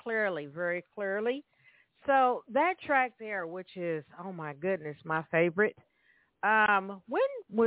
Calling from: Evansville, Indiana, United States; I am calling from Evansville, Indiana.

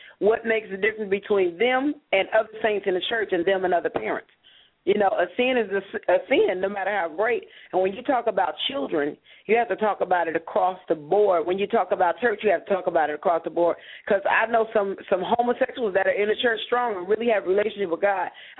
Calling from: Georgia, United States; I'm calling from Georgia.

